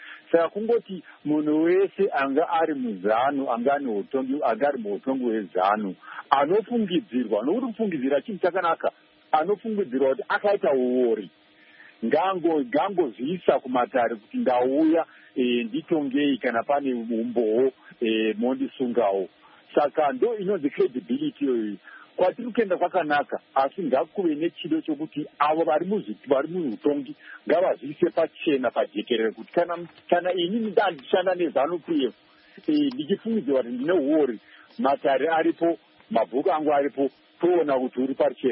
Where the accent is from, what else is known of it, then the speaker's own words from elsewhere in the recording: Harare, Zimbabwe; I am from Harare and Zimbabwe